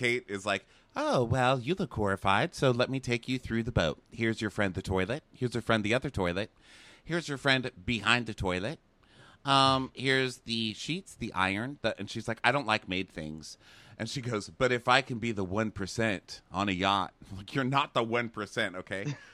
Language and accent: English; Canada; I'm originally from Canada, and she's like, wow, tall, handsome Canada.